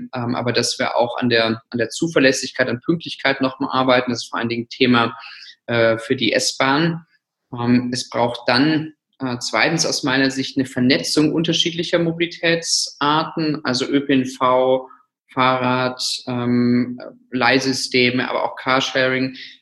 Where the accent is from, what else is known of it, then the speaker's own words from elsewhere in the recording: Stuttgart, Baden-Württemberg, Germany; ich bin im Stuttgarter Westen aufgewachsen, ist eine der dicht besiedelsten Stadtbezirke, nicht nur in Stuttgart, sondern in ganz Deutschland und Europa